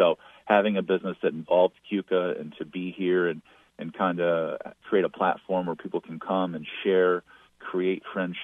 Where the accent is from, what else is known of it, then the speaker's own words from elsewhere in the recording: Barrington, United States; I'm seventh generation here, growing up in Barrington.